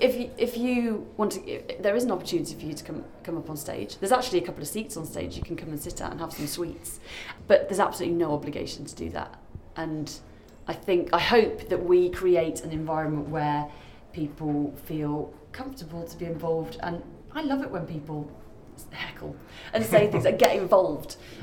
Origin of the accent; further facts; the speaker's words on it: Birmingham, West Midlands, United Kingdom; moved away as an adult; I'm actually a Brummie, so I left Birmingham about 8 years ago